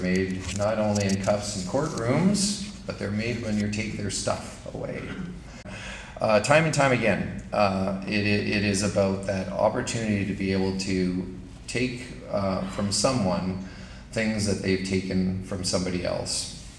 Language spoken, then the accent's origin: English; Canada; I think being inhospitable as a Canadian perhaps is against my fabric